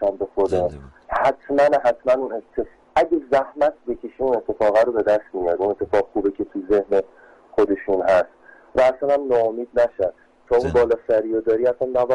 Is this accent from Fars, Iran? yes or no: yes; Shiraz, Fars, Iran; من شیراز به دنیا آمدم و بزرگ شدم